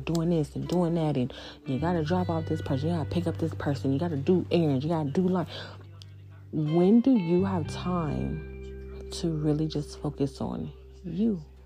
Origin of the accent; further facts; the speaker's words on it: California, United States; he got shot, I think, 17 and 18 times in LA, California, which I'm from Cali.